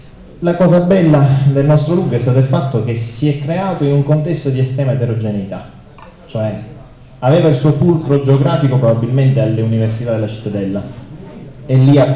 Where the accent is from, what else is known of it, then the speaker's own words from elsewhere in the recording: Sicily, Italy; io sono siciliano, tu sei siciliano.